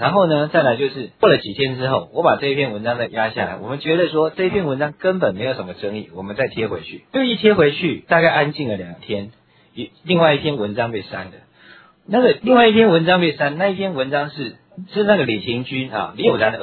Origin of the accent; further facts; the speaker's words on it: Taiwan; 但他的所谓的对外不是对着中共，而是对着我们台湾人民，在那边挥着国旗请愿的台湾人民